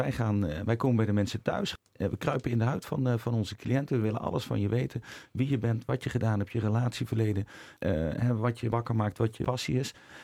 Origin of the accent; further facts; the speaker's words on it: the south, Netherlands; also born or lived in Amsterdam; Ons moeder, wij komen uit het zuiden.